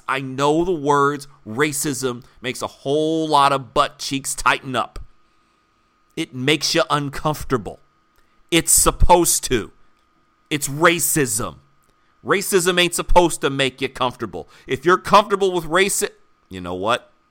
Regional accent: Michigan, United States; I grew up in Michigan.

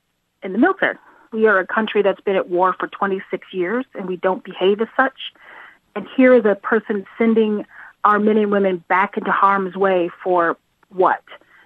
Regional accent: St. Louis, Missouri, United States; I'm from St. Louis, Missouri.

